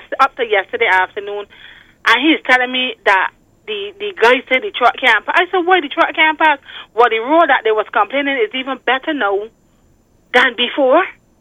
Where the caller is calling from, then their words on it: White Hill, Saint Andrew, Jamaica; I'm calling from White Hill, St. Andrew.